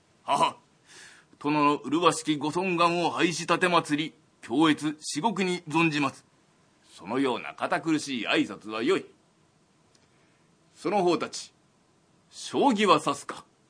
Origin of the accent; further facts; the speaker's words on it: Yokohama, Kanagawa, Japan; うちの実家横浜の南の外れの方にあるんですが